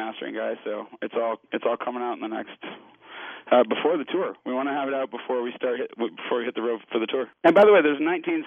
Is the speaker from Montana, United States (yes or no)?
no; Minneapolis, Minnesota, United States; the band name came from a song I wrote called … which was about the school that I grew up at in Minneapolis. It was my grade school, Marcy Open School in Minneapolis.